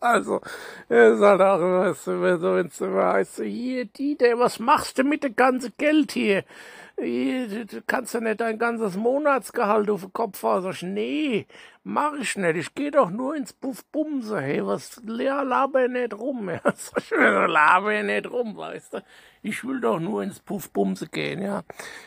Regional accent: Hesse, Germany; born there; accent: Hessian; now in Ruhr area, Germany; ich bin ja jetzt im Ruhrpott unterwegs, ja, aber ich bin ja gebürtiger Hesse. Also, hört man kaum, ich habe nur so ganz leichte Akzent, aber so ein bisschen hört man es schon, ne.

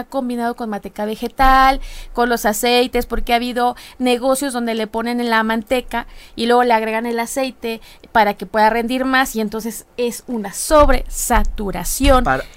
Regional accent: Mexico; Perdón, y eso que soy de México.

